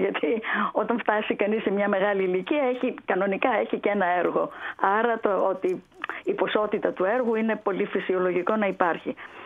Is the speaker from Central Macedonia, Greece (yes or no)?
yes; Thessaloniki, Central Macedonia, Greece; γεννήθηκα στη Θεσσαλονίκη, δηλαδή δεν το ξέρω, γι' αυτό λέω.